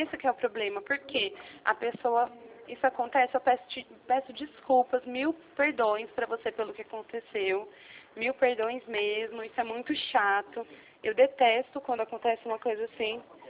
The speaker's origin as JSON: {"language": "Portuguese", "town": "Jundiaí", "region": "São Paulo", "country": "Brazil", "said": "eu sou de Jundiaí."}